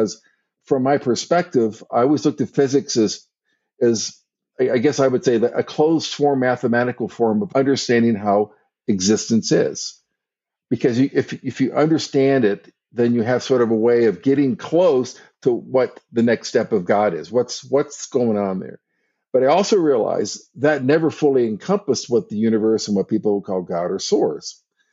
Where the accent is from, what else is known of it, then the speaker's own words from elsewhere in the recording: Ohio, United States; also born or lived in Michigan; Northern Ohio and actually Southern Michigan. So it's sort of Midwestern part of the United States. Very conservative.